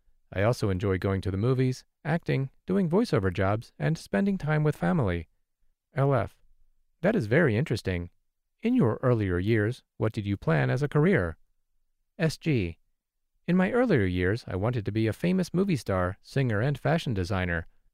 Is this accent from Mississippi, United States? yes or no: yes; Amory, Mississippi, United States; I am from Armory, Mississippi.